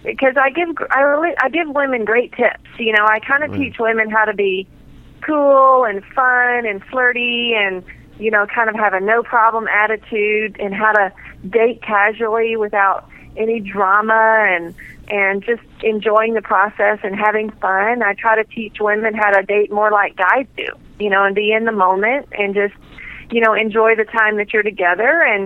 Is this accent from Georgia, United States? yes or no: yes; Georgia, United States; also born or lived in Colorado; now in Phoenix, United States; I am from Colorado. I grew up in Georgia, but I've been in Phoenix now for about the last 10 years.